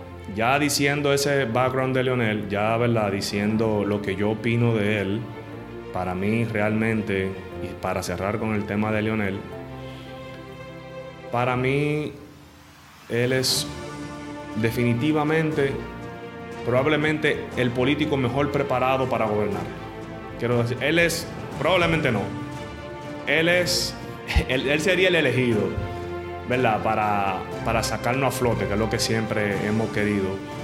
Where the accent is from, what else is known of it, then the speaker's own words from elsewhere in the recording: Azua, Dominican Republic; Yo estudié en una escuela pública en mi ciudad natal, Azua.